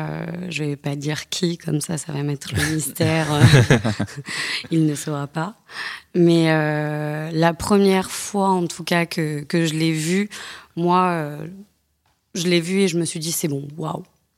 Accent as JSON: {"language": "French", "region": "South", "country": "France", "said": "j'ai 24 ans. Je ne viens pas de Paris, je viens du Sud."}